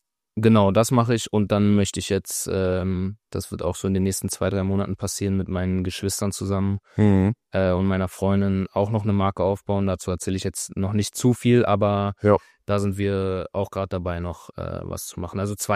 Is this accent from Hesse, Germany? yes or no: no; Berlin, Germany; Ich bin auch aus Berlin.